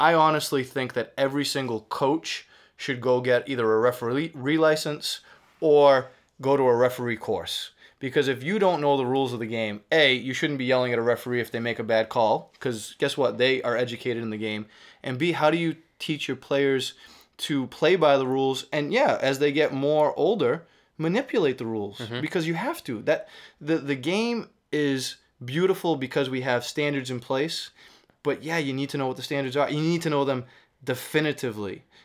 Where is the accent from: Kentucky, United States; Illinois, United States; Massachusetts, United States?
Massachusetts, United States; accent: Boston; I try to explain to them as gently as I can in my Boston accent